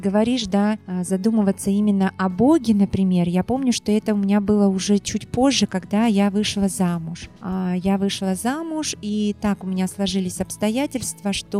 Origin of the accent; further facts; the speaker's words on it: Onega, Arkhangelsk Oblast, Russia; Родилась я в Архангельской области. Есть такой город недалеко, Онега. Проживала в семье.